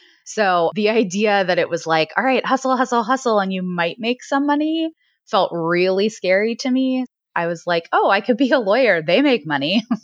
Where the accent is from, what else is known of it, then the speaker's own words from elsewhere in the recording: Texas, United States; So I grew up in Texas and I went to undergrad at a private school here at TCU.